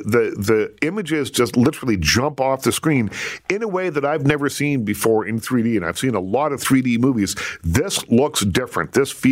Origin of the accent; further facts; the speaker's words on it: Liverpool, Nova Scotia, Canada; I'm from the South Shore. I'm from Liverpool, Nova Scotia.